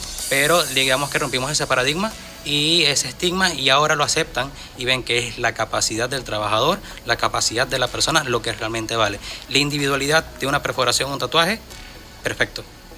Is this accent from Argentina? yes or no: no; Maracaibo, Zulia, Venezuela; de donde yo vengo, que es acá Maracaibo